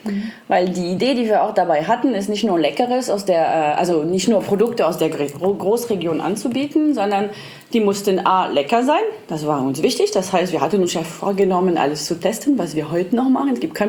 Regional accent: Lyon, Auvergne-Rhône-Alpes, France; German is a second language; Ich bin aus Lyon, das ist die Hauptstadt der Gastronomie. Da esse ich schon seit meiner Kindheit eigentlich total gern alles Mögliche

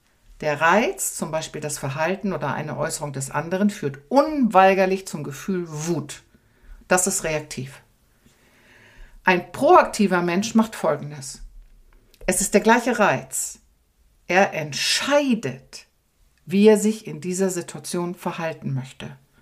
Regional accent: Lower Saxony, Germany; ich komme ursprünglich aus Ostfriesland, das Land der Teetrinker

